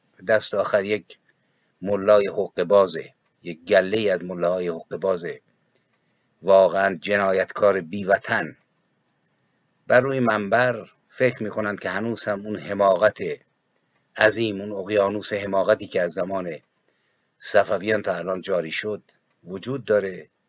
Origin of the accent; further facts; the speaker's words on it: Iran; moved away; من هم به عنوان یک ایرانی دور از میهن، دوری اجباری به دلیل شرایط،